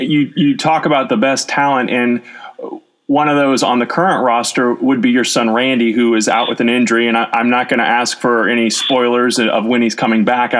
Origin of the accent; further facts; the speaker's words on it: St. Louis, Missouri, United States; As a fellow St. Louisan, I appreciate that comment for sure.